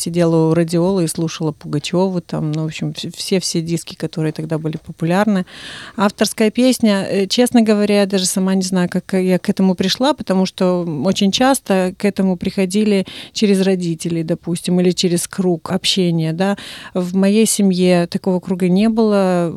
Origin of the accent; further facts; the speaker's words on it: Chișinău, Moldova; я столкнулась с людьми в Кишиневе, откуда я родом, потому что я долгое время как бы была в кишиневском клубе, и оттуда мои истоки.